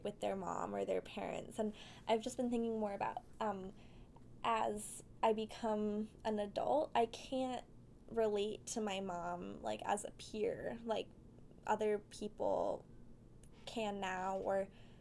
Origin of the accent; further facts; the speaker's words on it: Seattle, Washington, United States; I'm from Seattle, and so like going to school across the country